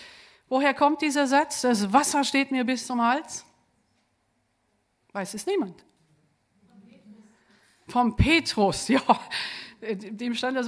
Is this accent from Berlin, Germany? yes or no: no; Lower Saxony, Germany; ich bin keine Schwäbin, ich komme aus Norddeutschland und genauer gesagt aus Ostfriesland, aber ich lebe schon sehr, sehr lang hier im Süden.